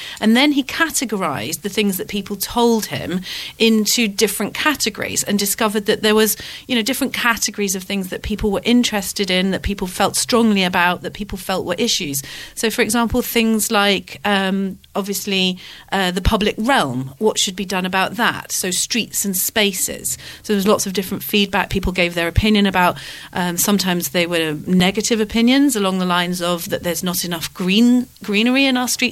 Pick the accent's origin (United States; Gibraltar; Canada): Gibraltar; also born or lived in Australia / United Kingdom; now in Isle of Wight, United Kingdom; I've lived in Australia, yeah. I come from Gibraltar originally, but I've lived in Australia, lived in UK, and now loving the Isle of Wight.